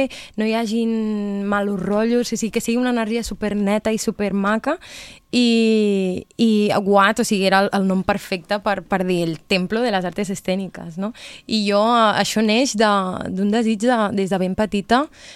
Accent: Figueres, Catalonia, Spain; Perquè Figueres, perquè és casa meva, és casa, no? És casa. Vull dir, jo he nascut aquí, sóc de Figueres, amb molt d'orgull

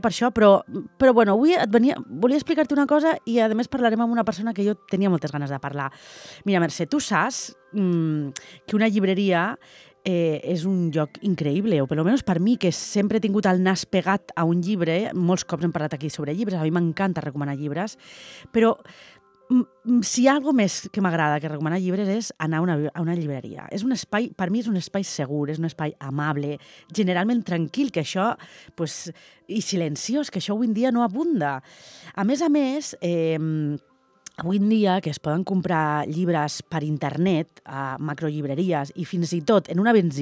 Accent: Valencian Community, Spain; perquè sóc valenciana, ja saps

